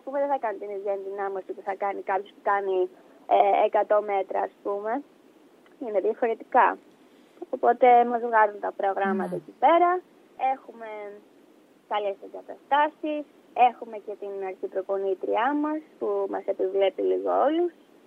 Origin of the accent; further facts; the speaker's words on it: Greece; also born or lived in Miami, United States; είμαι από το Μαϊάμι. Δεν είχα ζήσει πριν πάω, βέβαια. Οπότε εντάξει, και πάλι όταν πήγα ήταν διαφορετικό για μένα, γιατί όλα μου τα χρόνια τα είχα ζήσει στην Ελλάδα.